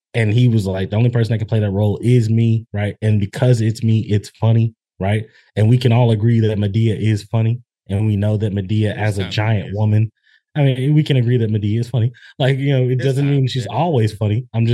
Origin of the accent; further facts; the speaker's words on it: the South, United States; I'm from the South. I've heard all sorts of arguments, right?